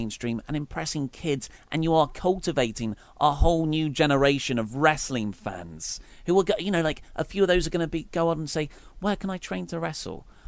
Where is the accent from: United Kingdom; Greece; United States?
United Kingdom; I'm really happy that, you know, British wrestling fans, we are obviously British, and this is...